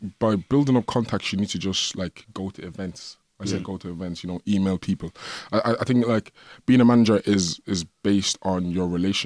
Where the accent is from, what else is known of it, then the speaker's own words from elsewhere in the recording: Drogheda, County Louth, Ireland; just growing up in Drogheda, yeah.